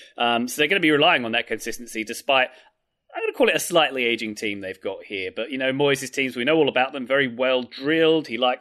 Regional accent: London, United Kingdom; as they were called where I grew up around Cockney people

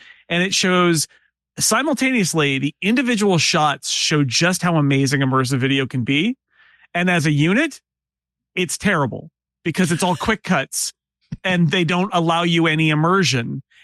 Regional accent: United States; It's Americans here. We're Americans.

